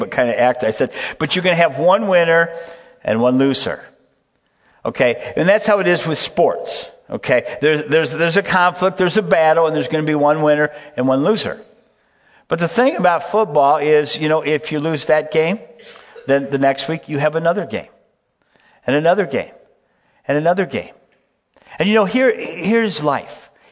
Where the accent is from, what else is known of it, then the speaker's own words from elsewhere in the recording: Michigan, United States; now in Wisconsin, United States; and I grew up in Michigan, but I've been in Wisconsin now for almost 30 years.